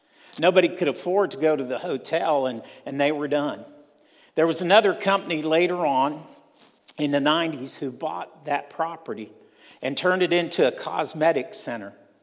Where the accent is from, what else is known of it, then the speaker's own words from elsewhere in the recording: Sebring, Ohio, United States; You know, I grew up in Ohio, just down the road from you all, in a place called Sebring, Ohio.